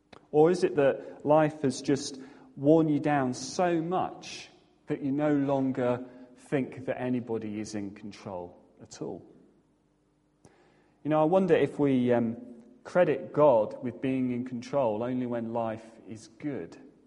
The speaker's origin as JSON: {"language": "English", "region": "South East England", "country": "United Kingdom", "said": "I'm from the New Forest"}